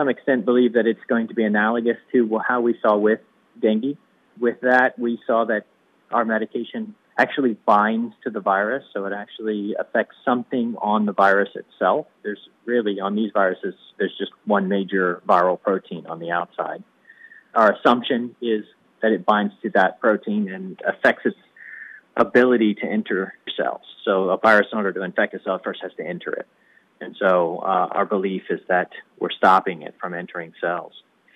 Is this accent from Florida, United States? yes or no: yes; Naples, Florida, United States; It was only a matter of time before it got to Florida, where I'm from Naples. I grew up here. I have a family here.